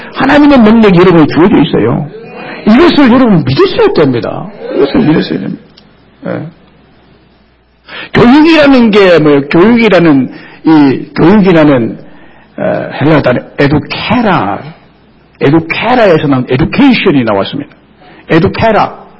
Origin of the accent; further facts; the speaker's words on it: Goseong, South Gyeongsang, South Korea; 여러분 경남 고성은 그러면 오늘 168번지에서 무슨 쓰란 것이 나겠어요 여러분